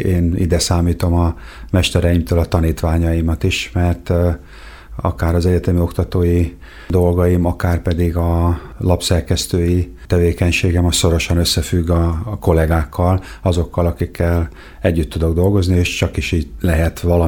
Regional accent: Debrecen, Hajdú-Bihar, Hungary; én ugye tőzsgyökeres debreceni vagyok, és a Kossuth Egyetemre jártam, és ott is maradtam 1991-ben.

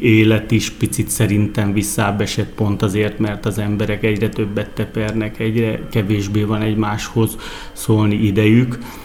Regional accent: Miskolc, Borsod-Abaúj-Zemplén, Hungary; Igen, nagyon büszke vagyok rá. Miskolciak vagyunk, lokálpatrióták vagyunk

